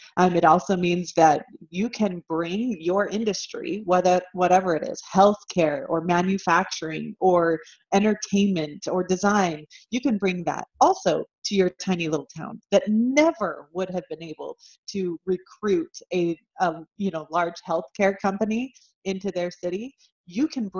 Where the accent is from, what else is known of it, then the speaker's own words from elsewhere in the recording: Utah, United States; I'm originally from Utah.